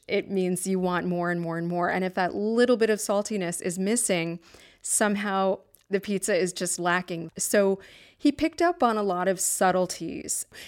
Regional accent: New Haven, Connecticut, United States; I said, well, I'm from New Haven.

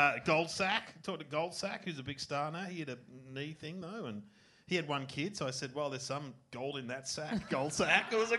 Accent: Melbourne, Victoria, Australia; I'm 53. Yeah. So, and I grew up in Melbourne

